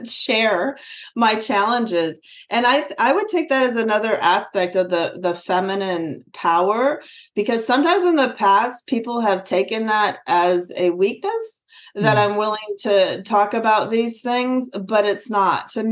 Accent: Plano, Texas, United States; And I grew up in Plano, Texas, north of Dallas, Texas

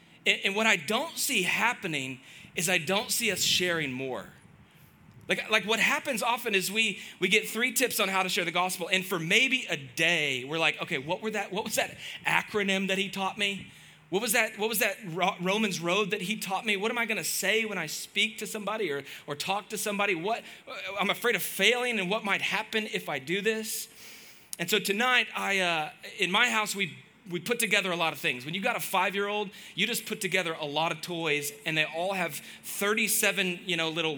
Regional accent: Waco, Texas, United States; I can remember I grew up in Waco, and I chased a Baylor girl around.

